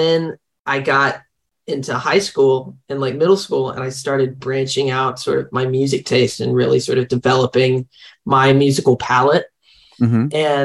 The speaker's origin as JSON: {"language": "English", "town": "Tyler", "region": "Texas", "country": "United States", "tie": "born or raised there", "also_born_or_lived": "Dallas", "said": "Yeah, I was born in Dallas, raised in Tyler. So I was in Dallas for probably until I was like 9 or 10."}